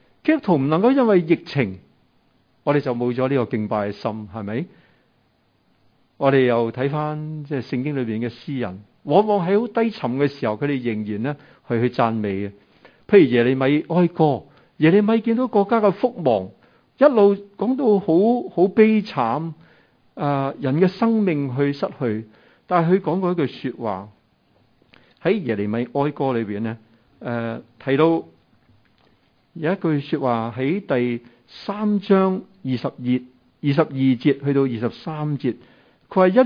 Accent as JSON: {"language": "Cantonese", "country": "Hong Kong", "said": "我们香港人呢经历很多很多的事情。"}